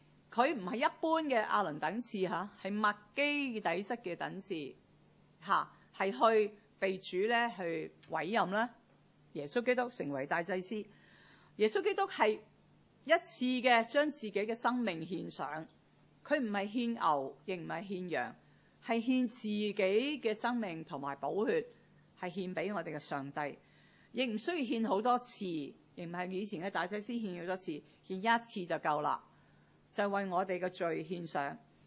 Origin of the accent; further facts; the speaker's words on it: Zhongshan, Guangdong, China; 前几个月呢，我就去我的故乡中山呢是探亲，很多年没去。